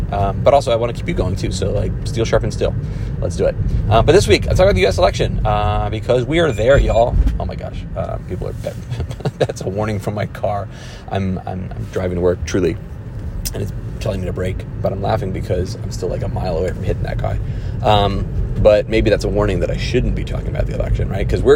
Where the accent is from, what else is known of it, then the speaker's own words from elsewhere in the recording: New Jersey, United States; I got big shoulders and a big mouth, and I'm from New Jersey, so let's go ahead and throw hands, man.